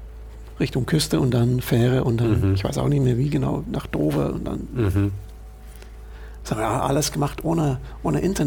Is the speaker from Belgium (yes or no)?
yes; Belgium; man kann es als Belgier doch.